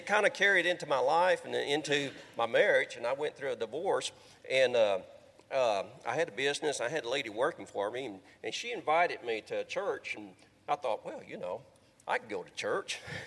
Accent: United States; well, sure, you know, I'm American.

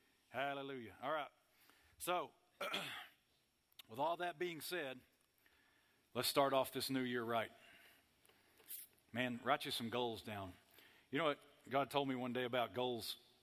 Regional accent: Texas, United States; And I'm a Texan, but I'm thinking about moving to Bahamas, you know.

